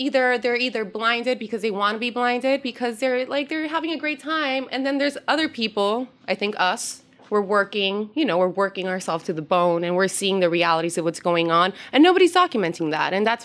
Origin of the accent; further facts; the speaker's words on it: San Juan, Puerto Rico; moved away as an adult; also born or lived in Miami; I was born in San Juan. I would live there till I was 21. And then I moved to Miami and I lived there most of my 20s.